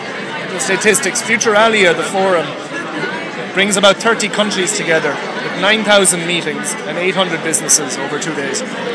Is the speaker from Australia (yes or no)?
no; Midleton, Munster, Ireland; but the fact that I'm from Middleton helped, I think.